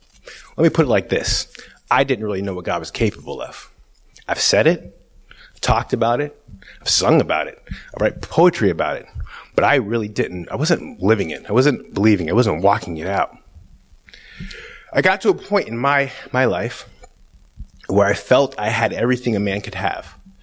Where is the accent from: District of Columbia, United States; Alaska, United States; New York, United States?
Alaska, United States; Delta Junction; I'm from Delta Junction, Alaska.